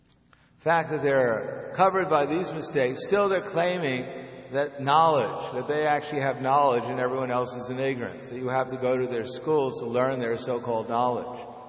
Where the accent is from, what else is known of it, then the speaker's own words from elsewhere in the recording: United States; I mean, I grew up in America where, you know, Abraham Lincoln, George Washington, you know, these were demigods